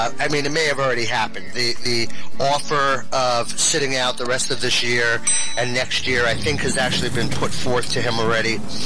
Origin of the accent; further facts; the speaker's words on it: Queens, New York, United States; born there; So then they moved to Queens. I was born in Queens, which should give you another hint into my Mets love.